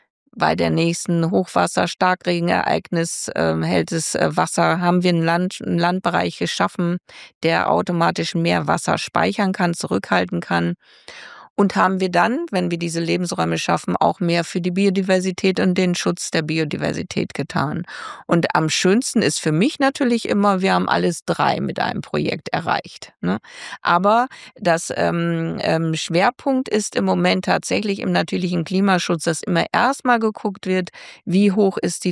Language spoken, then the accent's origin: German; Germany; Ich bin im Fenner Hochmoor groß geworden. Und zu meiner Zeit, als ich noch Kind war, ein kleines 300-Seelendorf oder vielleicht waren es ein bisschen mehr.